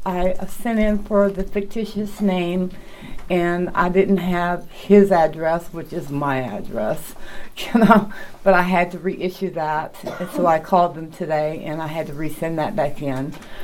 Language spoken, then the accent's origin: English; Louisiana, United States; We are from Louisiana.